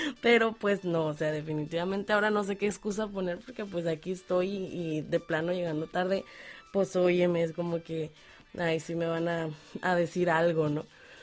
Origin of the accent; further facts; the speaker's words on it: Mexico; como mexicanos siempre nos mantenemos como pisándole los talones ahora sí que al gobierno